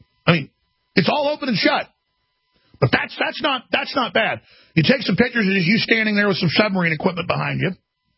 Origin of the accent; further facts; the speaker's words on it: Texas, United States; I'm from Texas. I can barely pronounce Texas. Call it Tejas, I guess.